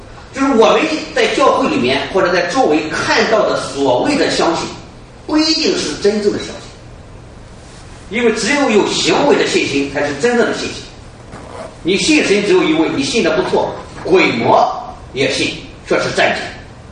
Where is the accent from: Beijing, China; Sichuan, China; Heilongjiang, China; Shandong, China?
Shandong, China; moved away; 最近我们回过中国啊，中国现在这个高铁非常的快啊，从我老家山东到北京就两个小时啊，以前要十几个小时。